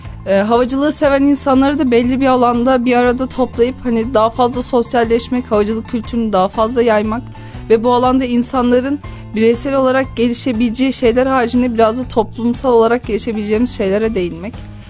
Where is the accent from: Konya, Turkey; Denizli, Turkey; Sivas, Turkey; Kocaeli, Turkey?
Kocaeli, Turkey; Ben liseyi burada okudum, Kocaeli'de. Zaten Kocaeli'de doğdum, burada yaşıyorum.